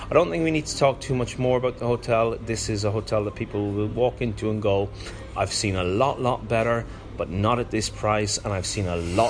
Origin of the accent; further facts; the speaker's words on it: Ireland; accent: Irish; And I gathered from my accent you'll think I'm fully in support of a good Irish airline that goes backwards.